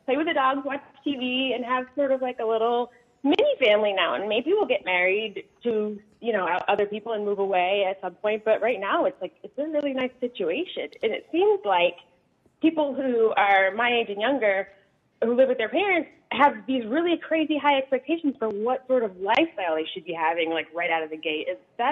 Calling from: Rosendale, New York, United States; So I'm calling from Rosendale, and my situation.

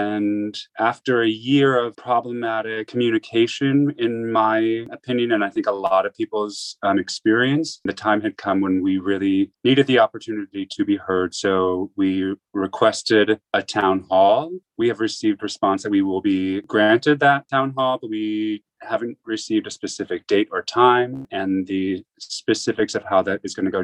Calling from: New York City, New York, United States; I prefer he, him, and I'm calling from New York City.

